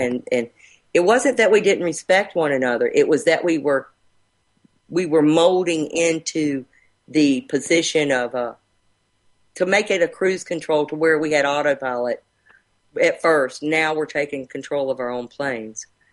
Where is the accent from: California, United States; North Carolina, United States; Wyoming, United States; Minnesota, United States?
North Carolina, United States; like say you're from New York and I'm from North Carolina